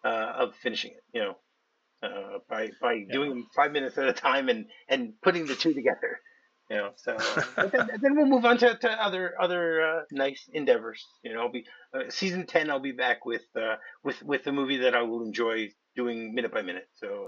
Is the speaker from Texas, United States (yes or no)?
no; New Jersey, United States; You know, I'm also from the Garden State.